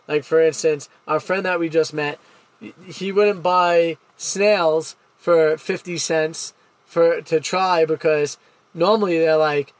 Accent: United States; Me being the American in this relationship, I was like, whatever, it is what it is.

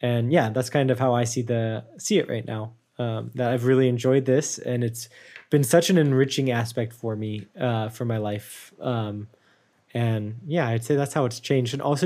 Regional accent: United States; It's just, I'm very American still.

